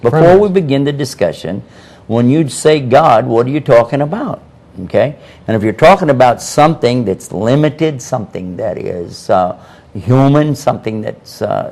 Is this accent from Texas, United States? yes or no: yes; Texas, United States; I'm from Texas.